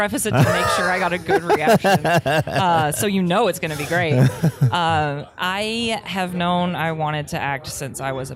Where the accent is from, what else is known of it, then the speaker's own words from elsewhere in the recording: North Carolina, United States; now in Houston, United States; After I got my degree in theater, I'm from North Carolina originally. I moved to Houston for my partner at the time's job